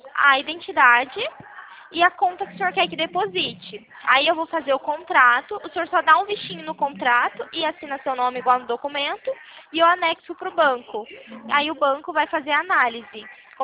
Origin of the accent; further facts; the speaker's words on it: Cornélio Procópio, Paraná, Brazil; Eu sou de Cornélio Procópio.